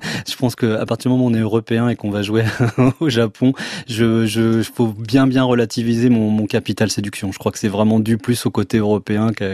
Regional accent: Vernon, Normandy, France; pas la même maison, mais en tout cas toujours dans la même ville, ouais.

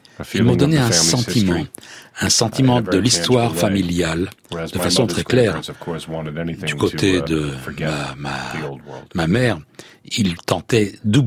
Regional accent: United States; Quand je dis que je suis américain, ce que je veux dire, c'est que je viens des traditions du pays telles qu'il est aujourd'hui.

